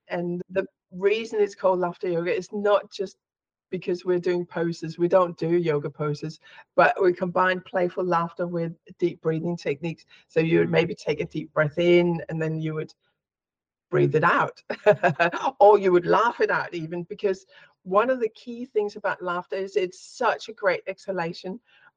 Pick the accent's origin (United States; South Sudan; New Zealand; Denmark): Denmark; now in United Kingdom; I'm in the UK, but I'm originally from Denmark.